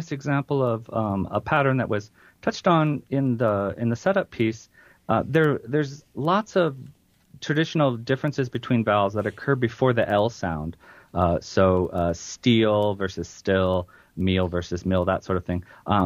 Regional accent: Midwest, United States; As a Midwesterner myself, I wouldn't have really necessarily noticed things like dang and ornery, which sound perfectly normal to me.

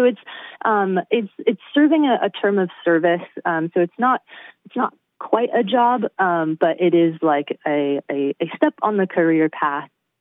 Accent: Somerset, California, United States; Yeah, so I grew up in this little town in El Dorado County called Somerset. And it's basically just like kind of quintessential Sierra foothill town.

